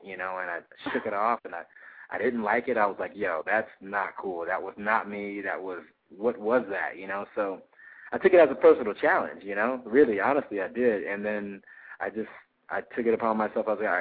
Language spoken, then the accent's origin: English; California, United States; I never, like I said, I'm from California, and I never wanted to act